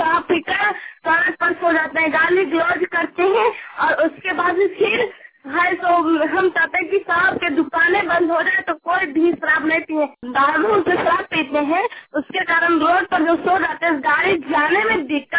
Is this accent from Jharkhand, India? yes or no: yes; Bairadi, Jharkhand, India; बैरादी है, पोस्ट बैरादी, थाना डुमचा, जिला कोडरमा। मेरे गांव में